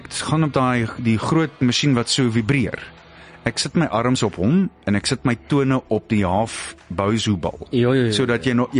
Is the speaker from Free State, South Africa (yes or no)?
no; Springs, Gauteng, South Africa; ek kom al van Springs af